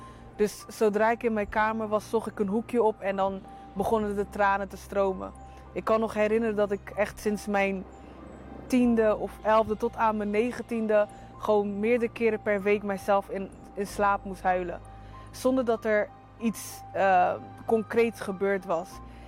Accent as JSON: {"language": "Dutch", "town": "Rotterdam", "region": "South Holland", "country": "Netherlands", "said": "ik kom uit Rotterdam."}